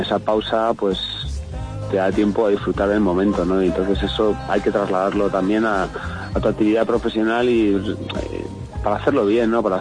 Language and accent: Spanish; Madrid, Community of Madrid, Spain; Soy madrileño y me crié en un barrio de Madrid que se llama Luche, y así tengo el acentazo que tengo.